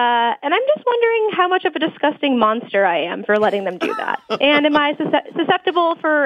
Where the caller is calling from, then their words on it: New York, United States; I'm calling live from New York.